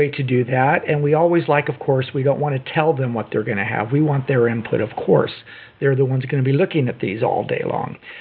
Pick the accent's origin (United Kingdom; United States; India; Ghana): United States; San Diego, California; now in Grants Pass, United States; And natively, I'm from San Diego, so we're looking at Zone 24, which is somewhat similar to Brookings. But moving to Grants Pass was Zone 7